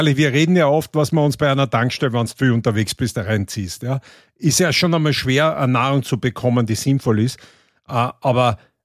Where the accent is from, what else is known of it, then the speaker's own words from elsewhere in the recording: Carinthia, Austria; bei uns in Kärnten, in Siebenbrünn heißt das, Maria Siebenbrünn